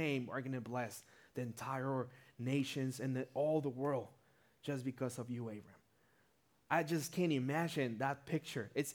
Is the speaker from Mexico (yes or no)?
yes; Tijuana, Baja California, Mexico; For me, I'm born and raised in Tijuana. My wife, Rita, is over there one of my daughters, Amy. And so we grew up here in Tijuana. We were from town. We actually used to live a couple of blocks from this campus.